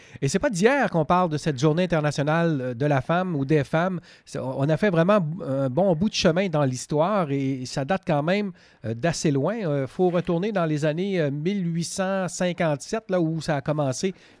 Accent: Canada; Et chez nous, au Canada

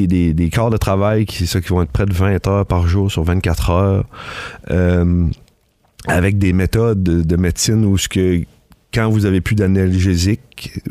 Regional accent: Grande-Vallée, Quebec, Canada; Moi, je ne suis pas natif de Gaspé parce que je suis né à l'hôpital ici. Je suis natif de Grande-Vallée.

